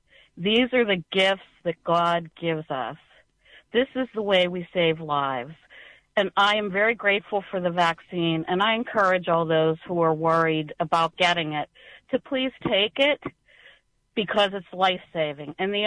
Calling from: Pittsburgh, Pennsylvania, United States; I am calling from Pittsburgh, Pennsylvania.

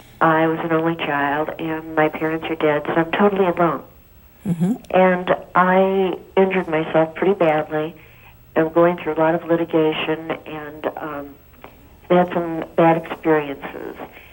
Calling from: St. Louis, Missouri, United States; St. Louis, Missouri.

